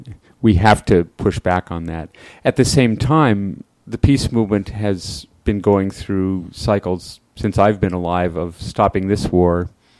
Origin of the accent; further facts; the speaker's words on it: Boston, Massachusetts, United States; particularly in Dorchester and Roxbury, I'm from Dorchester